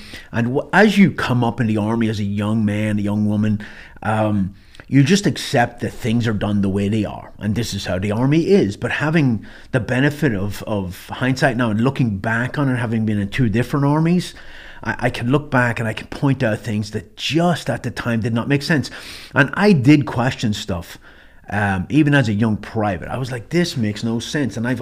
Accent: Ireland; When I was growing up in Ireland, as a young teenage boy, a little bit of a wild side

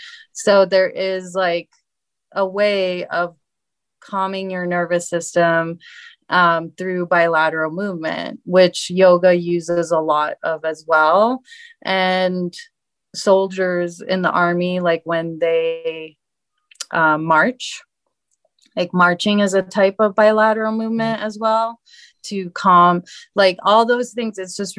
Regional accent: Turkey; I'm originally from Turkey, and Turkish people are known for being obsessed with cats.

